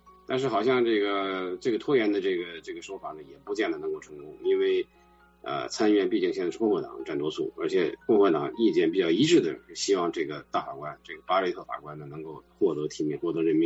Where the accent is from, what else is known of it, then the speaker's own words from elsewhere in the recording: China; 尤其是我们从中国来的人